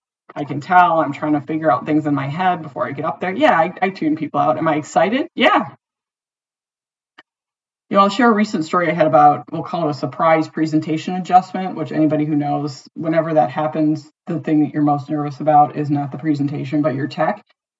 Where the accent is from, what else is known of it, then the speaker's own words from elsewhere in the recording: Detroit, Michigan, United States; my team at work … because I grew up in Detroit.